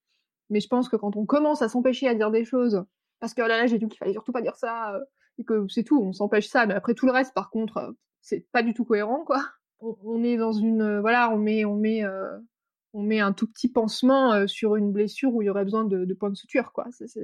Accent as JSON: {"language": "French", "country": "France", "also_born_or_lived": "Sweden", "said": "Et pourtant, je suis française, hein. Mais je suis devenue adulte en Suède."}